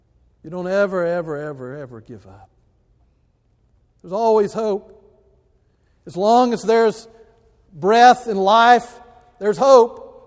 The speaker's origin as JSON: {"language": "English", "region": "Alabama", "country": "United States", "tie": "born or raised there", "said": "Now, I grew up in Alabama, and we love pork."}